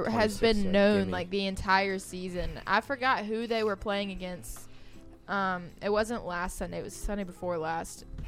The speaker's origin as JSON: {"language": "English", "region": "North Carolina", "country": "United States", "said": "I'm going to go to the SGA and I'm going to like raise Kane because I'm from North Carolina."}